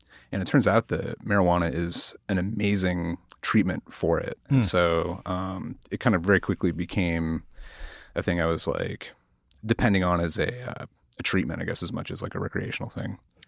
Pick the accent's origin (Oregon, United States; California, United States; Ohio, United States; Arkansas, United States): Oregon, United States; I grew up in the West Hills and a big part of the West Hills is a giant area called Forest Park, which is actually like one of the largest urban parks in the country.